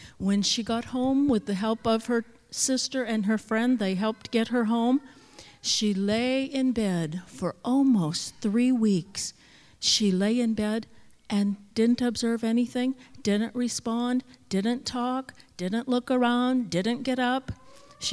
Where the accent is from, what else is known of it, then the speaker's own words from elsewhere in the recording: Norway, Maine, United States; born there; I was born in Norway, Maine. I was born far on the East Coast from here, and I was born on December 28, 1962.